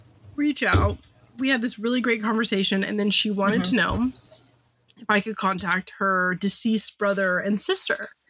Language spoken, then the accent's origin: English; California, United States; I'm from California. We do not have ruckus rooms.